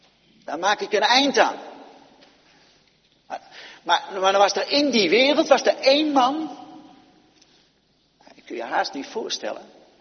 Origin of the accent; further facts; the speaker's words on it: Westbroek, Utrecht, Netherlands; De omgeving van Westbroek, waar ik opgegroeid ben.